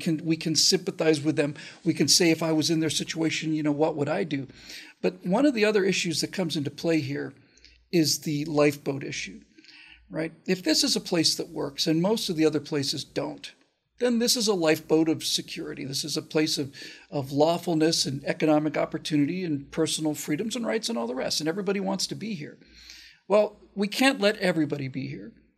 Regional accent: Miami, Florida, United States; I grew up in Miami. I got there in 1971, and the Cuban immigrants were the most conservative people

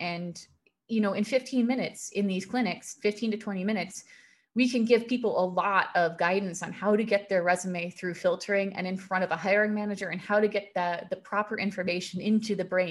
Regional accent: Chicago, Illinois, United States; I know snow. I'm from Chicago.

